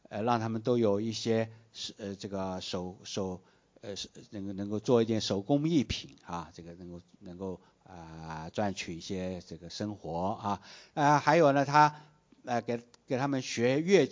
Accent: Fuzhou, Fujian, China; 所以他后来来到这个福州啊，算是我的老家啊，我算是福州人嘛

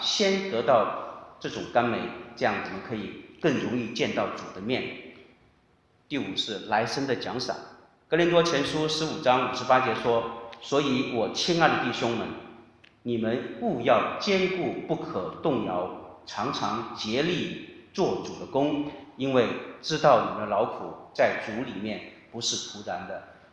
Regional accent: China; 小时候在中国生活的时候

